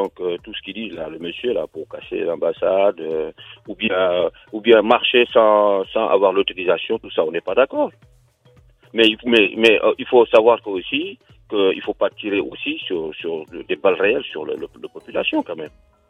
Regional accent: Senegal; Moi, je suis Sénégalais.

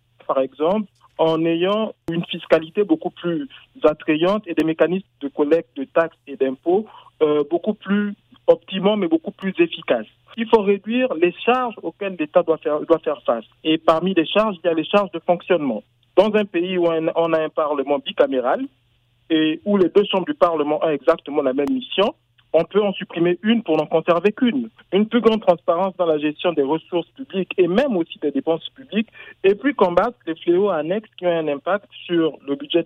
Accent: Gabon; Je suis gabonais, je vais assez régulièrement au Gabon

